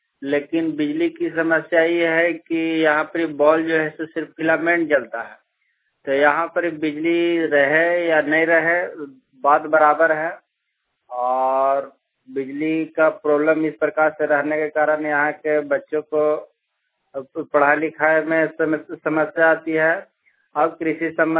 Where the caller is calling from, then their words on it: Sardam, Jharkhand, India; सरदम गांव से बोल रहे हैं, चतरा जिला का निवासी हूं।